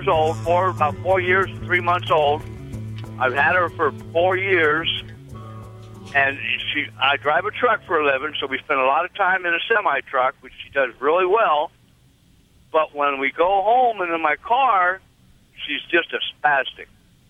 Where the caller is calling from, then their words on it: Iowa, United States; I'm in Iowa today.